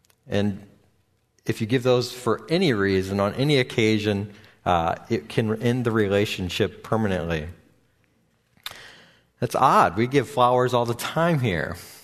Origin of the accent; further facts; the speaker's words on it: Midwest, United States; also born or lived in California, United States; some of the differences in culture of California compared to growing up in the Midwest.